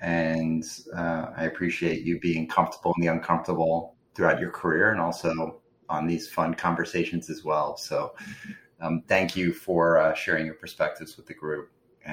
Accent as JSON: {"language": "English", "region": "New Jersey", "country": "United States", "said": "any chance I get to make fun of my home state, it's always good to do."}